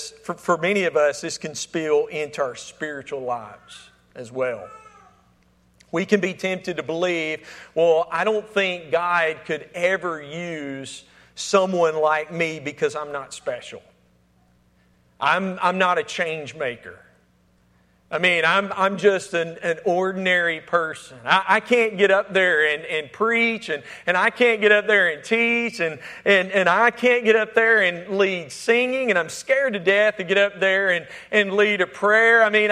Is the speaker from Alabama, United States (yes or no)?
yes; Alabama, United States; accent: Alabama country accent; now in Florida, United States; Even though I've been living in Florida for 9 years, I'm still carrying around this Alabama country accent.